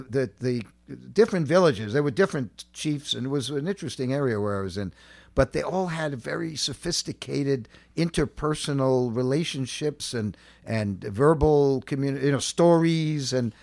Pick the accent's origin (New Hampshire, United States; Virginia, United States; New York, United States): New York, United States; Manhattan; I grew up in Manhattan, a block of cement, and then all boys for 13 years at Trinity School.